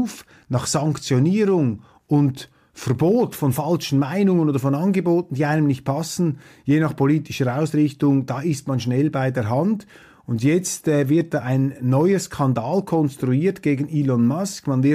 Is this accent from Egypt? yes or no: no; Switzerland; Ich finde es als Schweizer nicht gut, wenn überall einmarschiert wird.